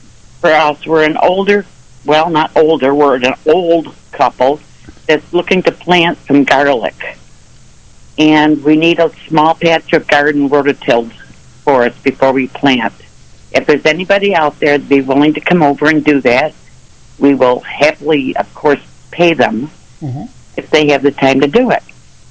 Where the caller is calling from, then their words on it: Pavilion, New York, United States; I'm calling from Pavilion, Jimmy.